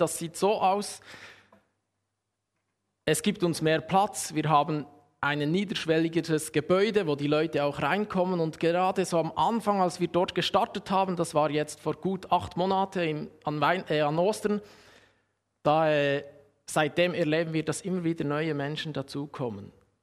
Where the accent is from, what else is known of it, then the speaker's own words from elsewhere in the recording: Huttwil, Bern, Switzerland; Wie gesagt, ich komme aus dem Bernbiet ursprünglich, aus Huttwil, um genau zu sein. Das ist am Rande vom Emmental, schon fast Luzern, je nachdem, von wo man das sieht.